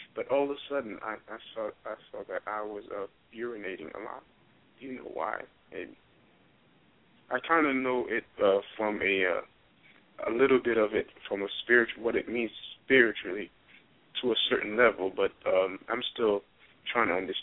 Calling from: Orlando, Florida, United States; I'm calling from Orlando, Florida.

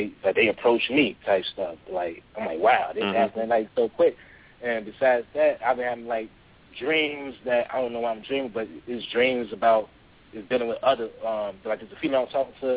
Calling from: Romeoville, Illinois, United States; I'm calling from Romeoville, Illinois.

